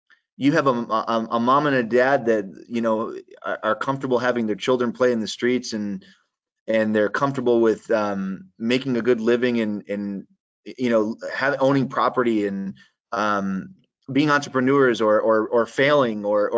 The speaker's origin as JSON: {"language": "English", "town": "Watertown", "region": "New York", "country": "United States", "tie": "born or raised there", "said": "My mom was the first woman councilwoman in the town I grew up in Watertown."}